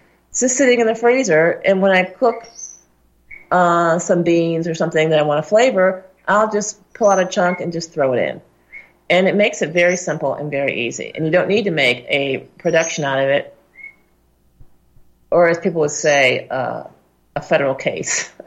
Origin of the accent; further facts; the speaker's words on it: Syracuse, New York, United States; I'm from Syracuse, New York, and the main street is called Salinas Street, which is Salt Street. And they used to mine salt there.